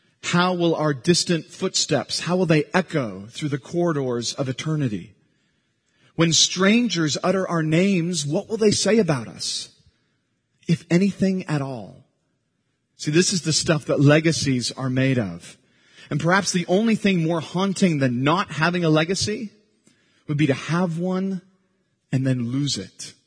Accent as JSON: {"language": "English", "town": "Santa Cruz", "region": "California", "country": "United States", "tie": "born or raised there", "said": "But I was raised in Santa Cruz, California, which makes Berkeley often look a lot like Mayberry compared to Santa Cruz."}